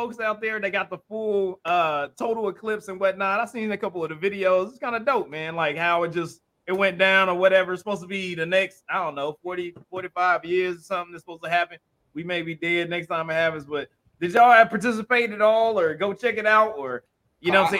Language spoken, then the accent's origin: English; Indiana, United States; But, you know, I have fam up in, you know, my home state. I'm a Hoosier. So up in Indiana, you know what I'm saying?